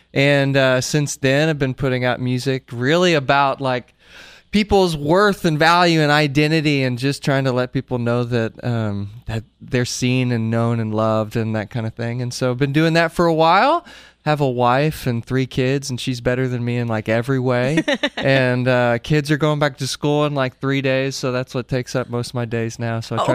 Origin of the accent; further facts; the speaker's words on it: Oklahoma, United States; I grew up in Oklahoma, started the band